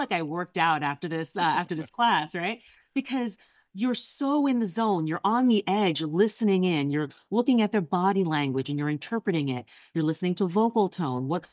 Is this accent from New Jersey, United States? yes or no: yes; New Jersey, United States; You know, one of the things, I'm from Jersey. All right. So I talk with my hands.